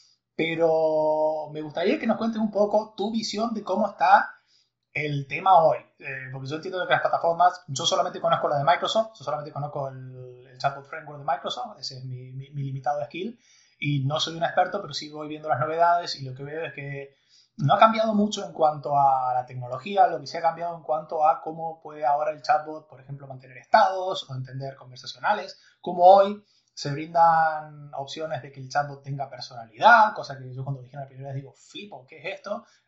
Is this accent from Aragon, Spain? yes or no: no; Córdoba, Andalusia, Spain; soy de Córdoba, pero de la buena, de la original.